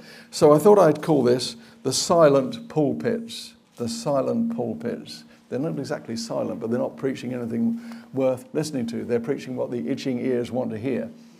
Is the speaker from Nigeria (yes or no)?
no; Guildford, South East England, United Kingdom; This one was in Guildford, my hometown